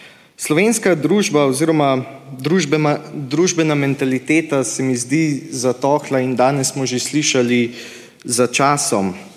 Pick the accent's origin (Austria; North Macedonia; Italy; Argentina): Austria; Carinthia; now in Graz, Austria; in danes stojim pred vami kot Slovenec. Kot koroški Slovenec, kot štajerski Slovenec, kot avstrijski Slovenec in kot Evropejec.